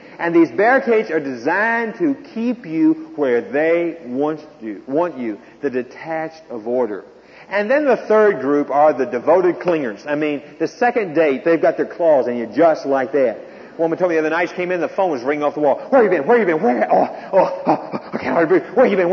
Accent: the South, United States; Now, I grew up as a Southerner, and I could not deal with that very well, because I was used to the old system.

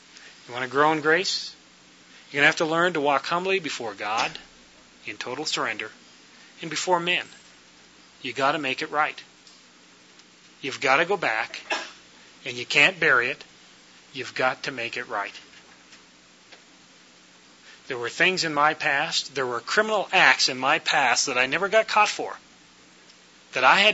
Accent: Canada; and I'm a Canadian, and we've come all this way

